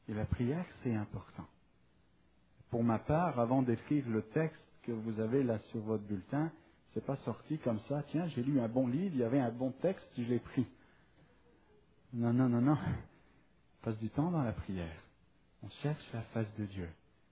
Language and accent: French; France; now in Drummondville, Canada; Moi, je viens de France, mais je vais débarquer là. Je suis à Drummondville